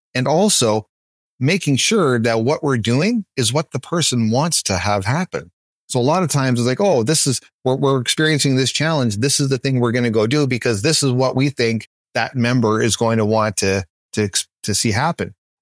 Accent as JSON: {"language": "English", "country": "Canada", "said": "If you haven't figured out, I'm a Canadian."}